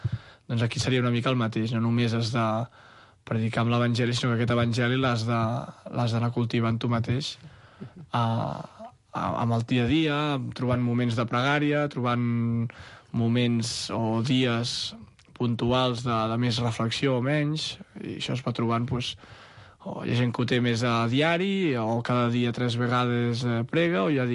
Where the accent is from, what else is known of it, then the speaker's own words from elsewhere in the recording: Sant Cugat del Vallès, Catalonia, Spain; Sant Cugat del Vallès, d'on soc